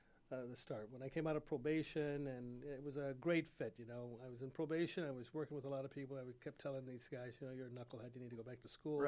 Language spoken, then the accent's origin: English; Illinois, United States; Actually, I just grew up south here in Illinois. There, I'm a Chicago Bear fan.